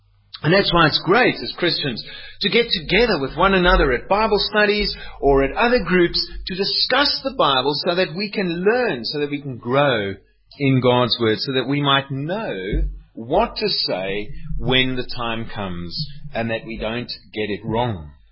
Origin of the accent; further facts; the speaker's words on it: Cape Town, Western Cape, South Africa; I grew up in Cape Town, and often in the summer months, in the dry season, there would be a fire on the mountains